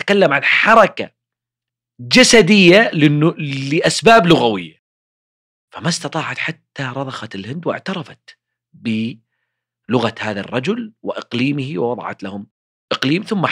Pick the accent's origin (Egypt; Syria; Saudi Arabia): Saudi Arabia; المملكة عندنا في المملكة العربية السعودية